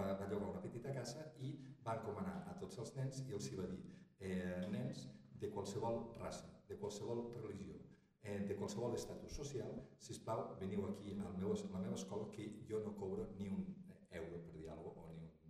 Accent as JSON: {"language": "Catalan", "town": "Peralta de la Sal", "region": "Aragon", "country": "Spain", "tie": "born or raised there", "said": "Bueno, jo soc fill de Peralta de la Sal"}